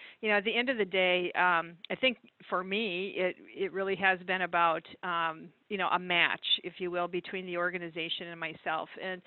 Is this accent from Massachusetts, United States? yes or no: no; North Dakota, United States; I'm originally from North Dakota, so upper Midwest person, and, you know, love what I do.